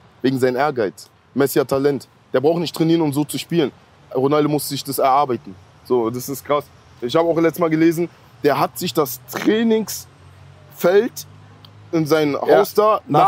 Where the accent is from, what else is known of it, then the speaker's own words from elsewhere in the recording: Sierra Leone; German is a second language; Sierra Leone.